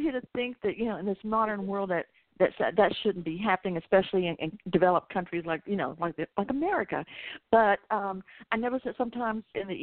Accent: Atlanta, Georgia, United States; you know, I'm from Atlanta, and Hartsville is an international airport, the Atlanta Hartsville Airport.

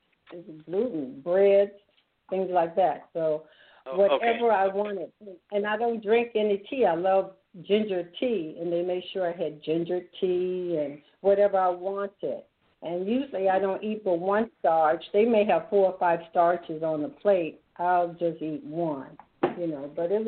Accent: Memphis, Tennessee, United States; also born or lived in Fort Eustis, United States / St. Louis, United States / California, United States; now in Florida, United States; I was born in Fort Eustis, Virginia, and I'm the middle child of 11 children. I was raised in Memphis. I left Memphis, moved to St. Louis. I left St. Louis, went to California, and now I'm in Florida.

